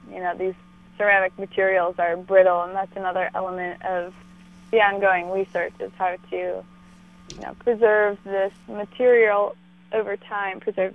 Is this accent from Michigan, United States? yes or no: yes; Ann Arbor, Michigan, United States; So I grew up outside of Ann Arbor, Michigan.